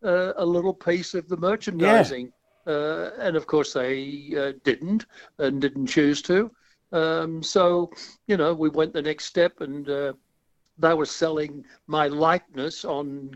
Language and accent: English; Fairlight, New South Wales, Australia; I was born and raised in Fairlight.